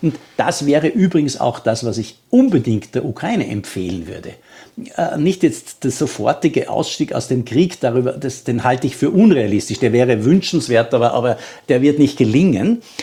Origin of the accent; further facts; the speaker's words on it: Austria; als Österreicher